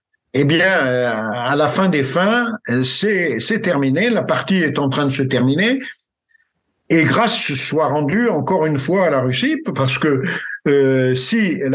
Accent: France; qui a été annoncée par de nombreux experts, hein, chez nous en France

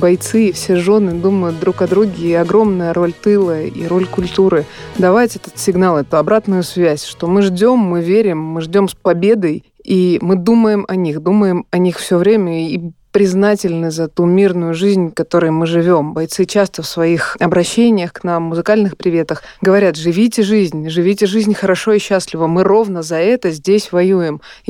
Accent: Moscow, Russia; я москвич

